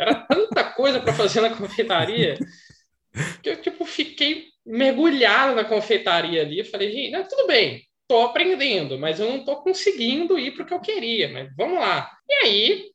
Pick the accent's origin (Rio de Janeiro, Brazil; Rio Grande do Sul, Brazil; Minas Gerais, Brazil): Minas Gerais, Brazil; Belo Horizonte; eu entrei na faculdade aos 17, em Belo Horizonte, minha cidade natal